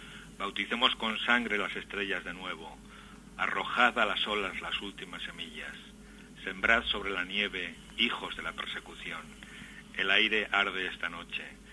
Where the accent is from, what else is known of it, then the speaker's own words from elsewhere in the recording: Aragon, Spain; yo claro, sí, yo soy de Aragón